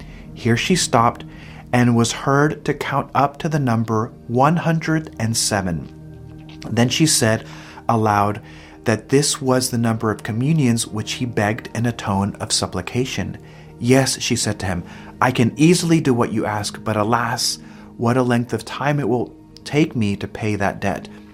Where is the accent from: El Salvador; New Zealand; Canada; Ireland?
El Salvador; now in United States; In my home country of El Salvador, they do have the custom of offering a novena of masses